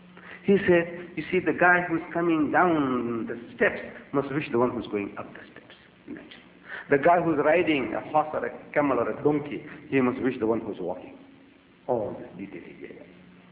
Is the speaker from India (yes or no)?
yes; India; first language Gujarati; English is a second language; You see, me, I am a Muslim from the Bombay province. I speak Gujarati. That's my language.